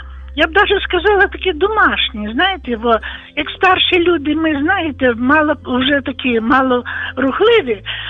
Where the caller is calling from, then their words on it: Volyn Oblast, Ukraine; я з Волині.